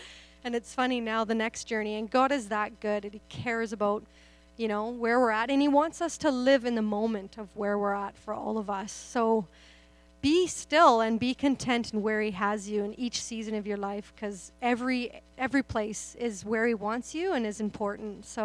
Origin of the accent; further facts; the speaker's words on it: Nanaimo, British Columbia, Canada; I grew up in Nanaimo, in Oceanside.